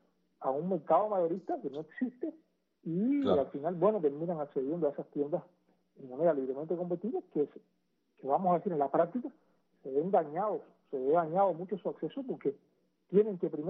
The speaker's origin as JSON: {"language": "Spanish", "country": "Cuba", "said": "consumidores somos todos los cubanos en nuestro país"}